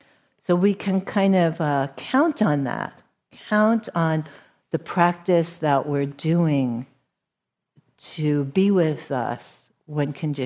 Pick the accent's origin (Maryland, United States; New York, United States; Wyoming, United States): New York, United States; I grew up in New York.